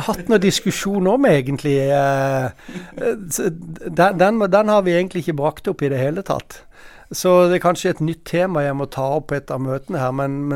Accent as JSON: {"language": "Norwegian", "region": "Agder", "country": "Norway", "said": "Og så er jo jeg er jo sørlending da, ikke sant?"}